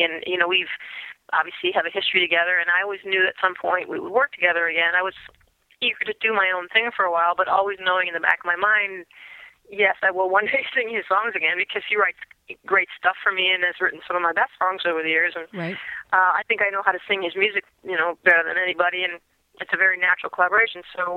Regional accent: Minnesota, United States; I'm, you know, I'm just a Minnesota, you know, Midwest girl with a very normal upbringing and small town.

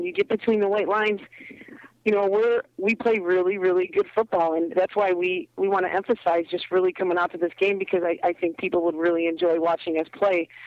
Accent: Chicago, Illinois, United States; So I come from a football family, but I grew up in the Chicago Park Districts

